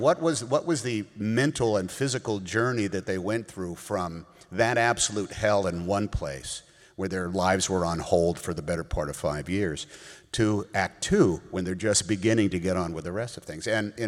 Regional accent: Oakland, California, United States; I grew up in Oakland, California, which I didn't realize at the time, but might have been officially the most integrated city in America, you know.

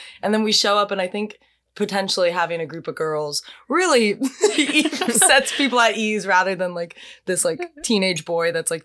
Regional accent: Jacksonville, Florida, United States; yeah, I'm from Jacksonville, which is like very

